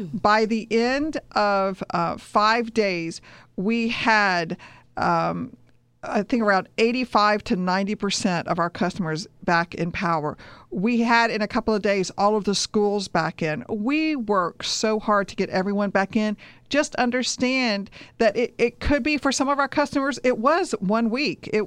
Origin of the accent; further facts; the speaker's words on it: Jacksonville, Florida, United States; I grew up in Mandarin. My dad grew up in Mandarin when it was just dirt roads out there in the old Mandarin post office.